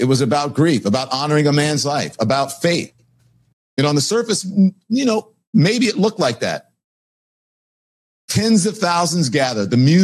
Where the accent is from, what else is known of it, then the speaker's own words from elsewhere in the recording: the South, United States; I'm from the South, Southern Baptist, went to Catholic school.